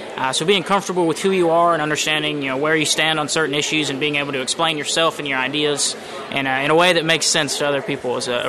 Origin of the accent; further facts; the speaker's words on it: Valdosta, Georgia, United States; I'm from Valdosta, Georgia.